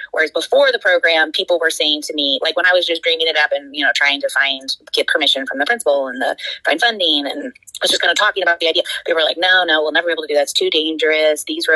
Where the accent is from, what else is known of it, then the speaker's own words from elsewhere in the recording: Davis, California, United States; also born or lived in Europe; because I'm originally from Davis, so I had friends who were telling me about that when I moved back to America from Europe